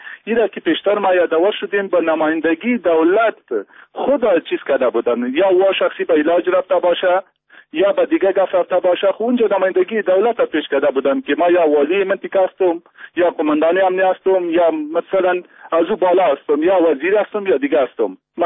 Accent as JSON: {"language": "Persian", "country": "Afghanistan", "said": "ما مردم افغان هستیم"}